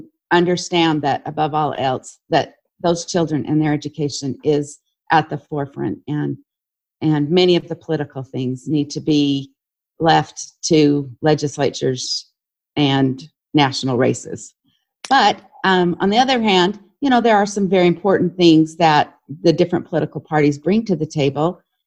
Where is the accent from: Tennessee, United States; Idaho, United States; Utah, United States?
Utah, United States; Cedar City; went to North Elementary in Cedar City, and my forefathers were original settlers of the valley.